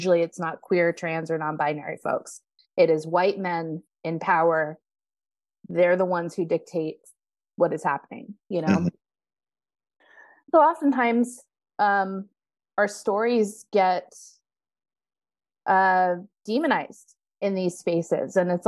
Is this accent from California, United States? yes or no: yes; Los Angeles, California, United States; No, I grew up in Los Angeles, actually, from LA, and, went to high school, college, and all the things down there, and then went to grad school in the Bay.